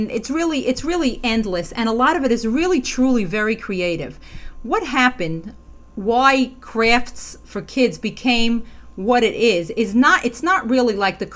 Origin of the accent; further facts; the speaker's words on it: United States; Now, I'm from the United States